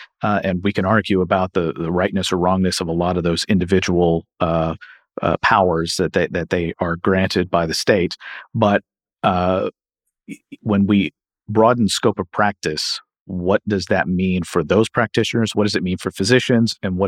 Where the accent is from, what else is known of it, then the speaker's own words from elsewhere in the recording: Kentucky, United States; My home state of Kentucky relaxed a lot of regulations.